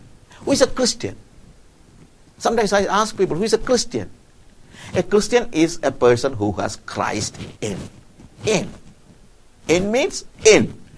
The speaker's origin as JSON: {"language": "English", "country": "India", "lives_now": "Africa", "said": "Most of the time, I'm living in Africa. Everywhere, I'm a child of God. I'm coming from India."}